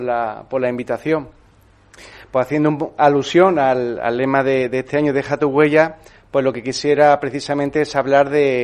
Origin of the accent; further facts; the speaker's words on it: Córdoba, Andalusia, Spain; Yo soy de Córdoba, soy el menor de cuatro hermanos